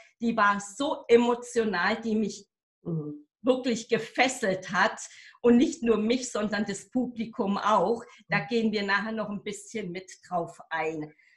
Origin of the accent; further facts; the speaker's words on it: South Germany, Germany; wir gehen nämlich nach Süddeutschland in meine alte Heimat